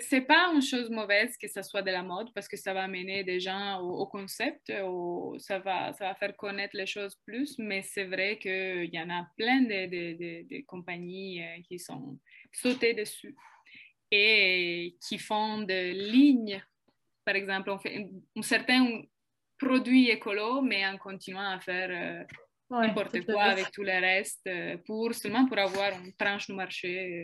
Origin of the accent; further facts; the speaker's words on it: northern Italy, Italy; now in Canada; Je vis au Québec. Je viens du nord de l'Italie, donc c'est sûr qu'au sud de l'Italie, c'est pas aussi bien.